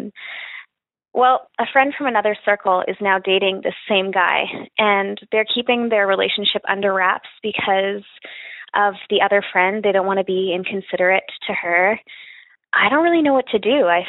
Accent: Canada; I'm a single female, straight, 22 years old, and I'm from Canada.

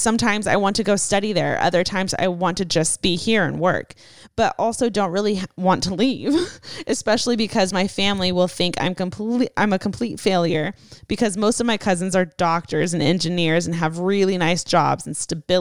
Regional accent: Portugal; English is a second language; you can say it. I'm from Portugal.

